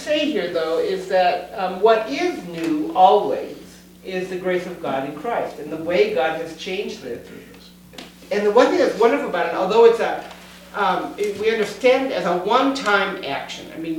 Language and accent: English; United States; I'm an American, so I'm supposed to have the car and the TV and the, you know, and all this.